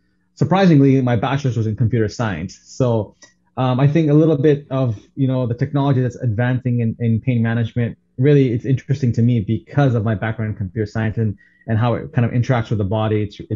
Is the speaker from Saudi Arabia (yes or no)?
yes; Saudi Arabia; also born or lived in St. Louis, United States; Briefly, you know, I was born in St. Louis. I actually grew up in the Middle East in Saudi Arabia, and then went to Mizzou for my undergraduate degree.